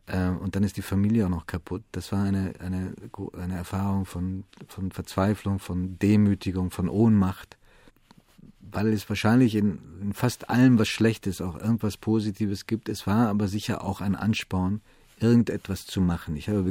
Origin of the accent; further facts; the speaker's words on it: Italy; Im Süden gibt es sicherlich auch Relikte davon. Da, wo ich herkomme, gibt es das in dieser Form nicht mehr.